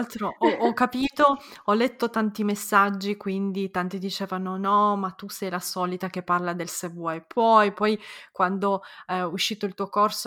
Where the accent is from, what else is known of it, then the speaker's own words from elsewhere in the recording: Moldova; now in Italy; io sono nata in Moldavia, sono nata in un momento nel 1988, prima che si sciogliesse l'Unione Sovietica, sono cresciuta negli anni 90 in un paese post-sovietico